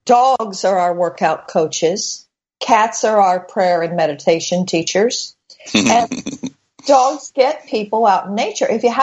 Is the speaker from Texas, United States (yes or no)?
yes; Denton, Texas, United States; also born or lived in Fort Worth; First of all, I was born in Fort Worth, Texas.